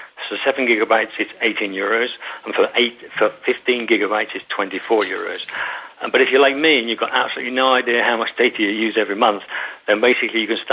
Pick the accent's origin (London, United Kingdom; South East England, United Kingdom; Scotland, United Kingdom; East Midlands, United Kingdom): East Midlands, United Kingdom; Northampton; moved away; I'm from Northampton.